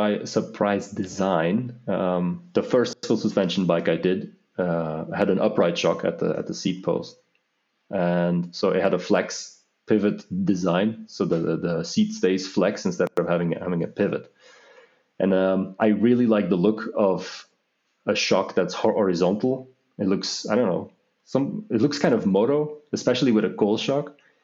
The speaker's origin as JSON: {"language": "English", "country": "Belgium", "moved": "yes", "lives_now": "Austria", "said": "So I'm originally from Belgium. It's fairly flat there."}